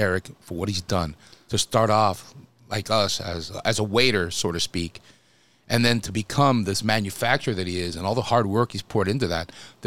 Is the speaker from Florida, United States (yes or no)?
yes; Miami, Florida, United States; Hey, I'm from Miami, right?